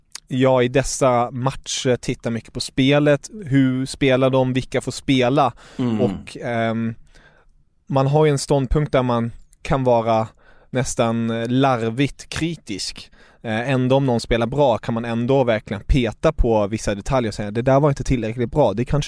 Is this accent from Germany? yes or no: yes; Germany; Jag som tysk, nej, jag ska inte dra alla över ett streck här.